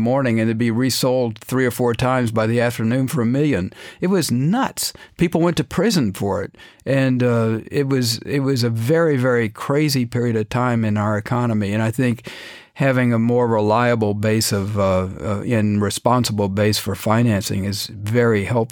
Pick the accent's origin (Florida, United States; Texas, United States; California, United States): Texas, United States; Dallas; I grew up in Dallas and I was not much of a horseman, but I would go out and they found out I was from Texas